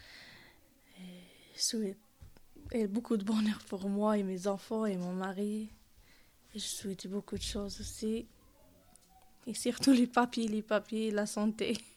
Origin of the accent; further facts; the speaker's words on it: Algeria; now in France; moi, je suis venue de l'Algérie. Je suis algérienne. Et je suis venue par visa. Je suis rentrée en Espagne, après à la France.